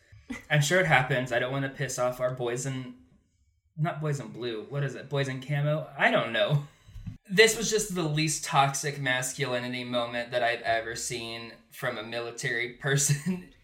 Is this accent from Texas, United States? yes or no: yes; Texas, United States; In theory, but we're from Texas